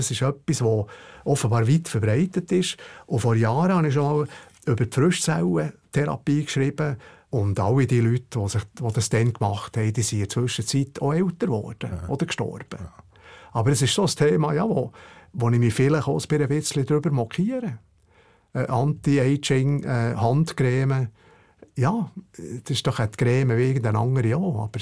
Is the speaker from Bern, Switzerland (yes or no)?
yes; Bern, Switzerland; Ja, ich probiere natürlich als Berner, dass ich es nicht langweilig erzähle.